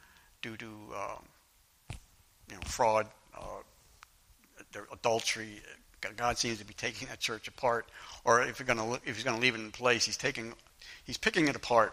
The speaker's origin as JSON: {"language": "English", "country": "Egypt", "tie": "born or raised there", "said": "When I grew up in Egypt, the playground there, we go to the playground."}